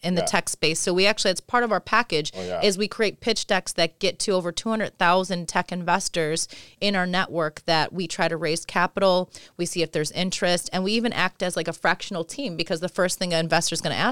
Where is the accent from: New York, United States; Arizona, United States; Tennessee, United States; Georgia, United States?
New York, United States; Rochester; I'm from Rochester, so trust me when I say it's a very near and dear story.